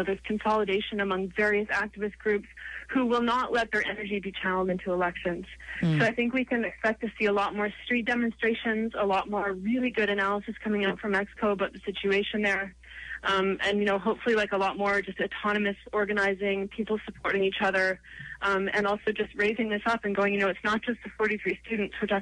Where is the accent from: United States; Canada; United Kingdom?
Canada; I'm a Canadian, you know